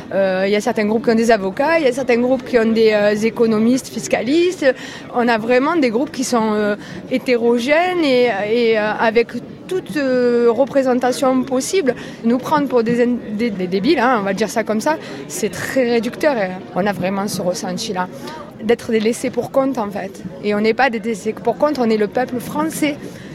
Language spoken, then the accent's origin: French; Pays de la Loire, France; Et moi, je viens de Vendée, du sud Vendée.